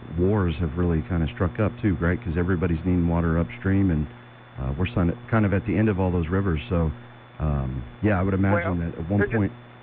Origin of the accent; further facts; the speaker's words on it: Denver, Colorado, United States; now in Yuma, United States; I've been here about 18 months here in Yuma, but really, you know, I was born and raised in Colorado, the Denver area